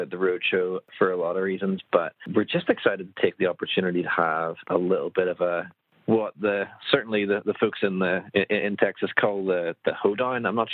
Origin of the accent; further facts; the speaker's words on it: Ireland; Well, I mean, we're all from Ireland, which I'm assuming people perhaps would know.